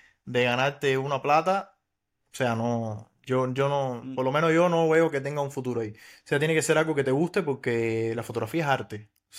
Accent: Cuba; moved away; He tenido el placer de fotografiar en mi país, en Cuba, y de fotografiar acá.

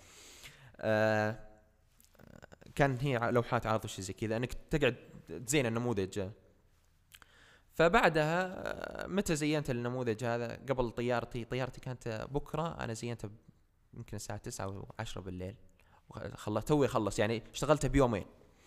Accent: Al-Qassim, Saudi Arabia; الوحيد من القصيم وضمن الخمسين الأوائل على مستوى المملكة في الابتكار هذا

